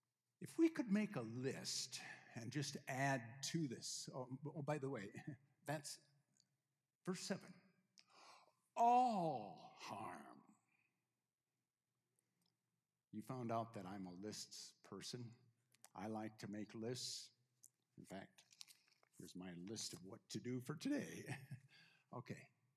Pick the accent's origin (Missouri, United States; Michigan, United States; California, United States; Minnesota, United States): Minnesota, United States; I felt like I can walk on ice because, after all, I grew up in Minnesota.